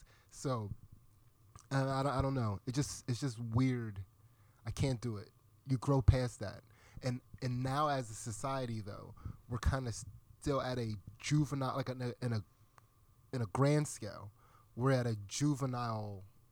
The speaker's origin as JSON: {"language": "English", "town": "Pottstown", "region": "Pennsylvania", "country": "United States", "tie": "born or raised there", "said": "growing up in Pottstown, it's a very racially mixed environment."}